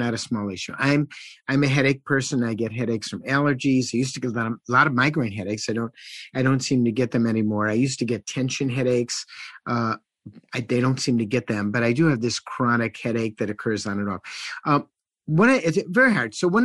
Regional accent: Chicago, Illinois, United States; But I'm a city boy. I grew up in Chicago.

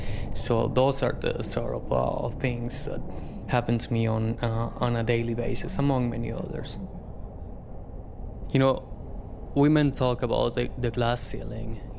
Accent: Guadalajara, Jalisco, Mexico; now in Chicago, United States; I've been in Chicago for about 22 or 23 years. So I come from Guadalajara, and I came back in 1993.

